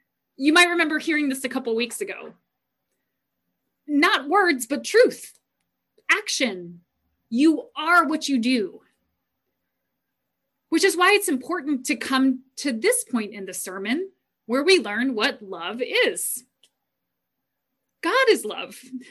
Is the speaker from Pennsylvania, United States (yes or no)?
no; Manassas, Virginia, United States; I don't describe myself as abiding on Mars Street or that I grew up abiding in Manassas, Virginia.